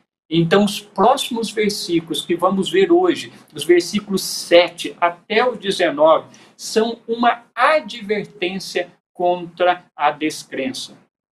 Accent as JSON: {"language": "Portuguese", "town": "Machado", "region": "Minas Gerais", "country": "Brazil", "tie": "born there", "said": "passar por Machado, Minas Gerais, a cidade onde eu nasci"}